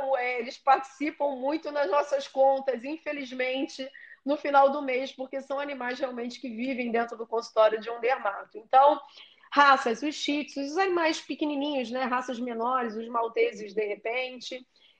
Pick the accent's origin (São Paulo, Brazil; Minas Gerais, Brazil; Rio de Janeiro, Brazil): Rio de Janeiro, Brazil; Eu sou do Rio, então raças que eu vejo muito aqui